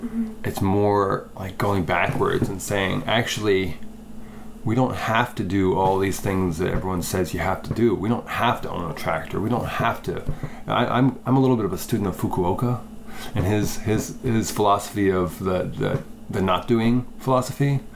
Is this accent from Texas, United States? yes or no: no; Pennsylvania, United States; born there; also born or lived in Heath; Like, I grew up in a big family, but I was born outside of Philly in a little cottage in the woods.